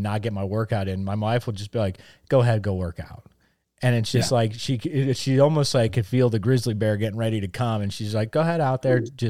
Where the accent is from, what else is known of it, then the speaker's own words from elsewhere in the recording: Pennsylvania, United States; growing up in Northeast Pennsylvania, there's a band.